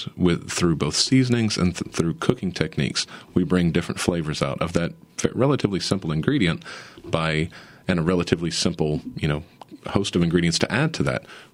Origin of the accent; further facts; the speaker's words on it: Louisiana, United States; And I grew up in what I would say, I grew up southern in South Louisiana.